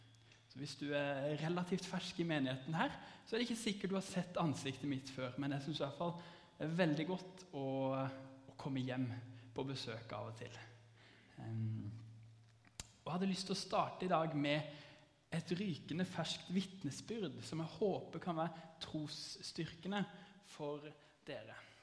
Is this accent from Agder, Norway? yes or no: yes; Arendal, Agder, Norway; now in Lyngdal, Norway; Jeg født og oppvokst i Arendal by og i Arendal misjonskirke. Og det mange kjente fjes her, og det godt. Men de siste to årene så har jeg bodd i Lyngdal og jobbet som ungdomspastor der.